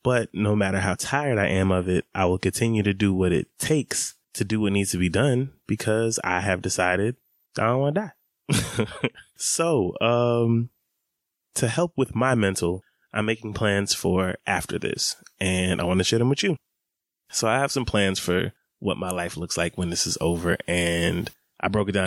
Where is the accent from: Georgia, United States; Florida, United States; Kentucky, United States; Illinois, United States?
Georgia, United States; Atlanta; Growing up in Atlanta, summers is hot.